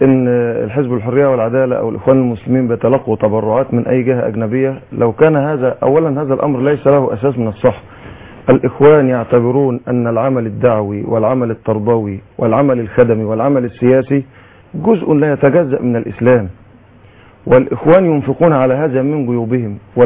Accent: Egypt

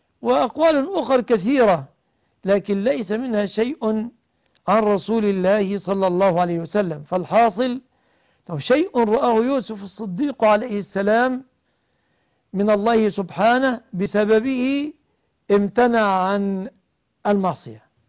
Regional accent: Egypt; وأسأل الله أن يحفظ بلادنا مصر

